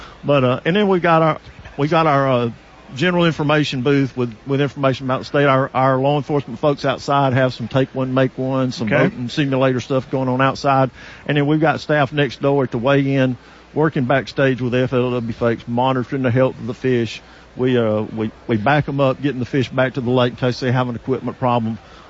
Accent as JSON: {"language": "English", "region": "Alabama", "country": "United States", "lives_now": "South Carolina, United States", "said": "I'm originally from Alabama."}